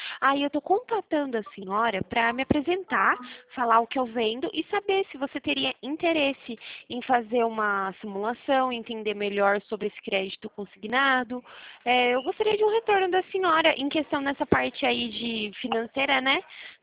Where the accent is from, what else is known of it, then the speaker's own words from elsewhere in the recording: Campo Limpo Paulista, São Paulo, Brazil; Eu sou de Campo Limpo Paulista, não sei se você conhece, mas é aqui pertinho de Jundiaí.